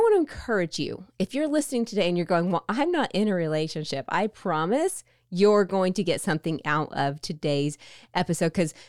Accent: Texas, United States; and yes, I'm a Texan. I say y'all, sorry about that.

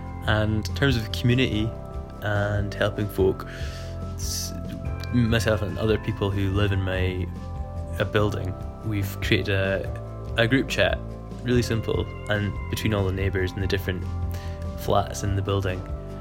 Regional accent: Lochalsh, Scotland, United Kingdom; I'm from Lochalsh on the west coast of Scotland.

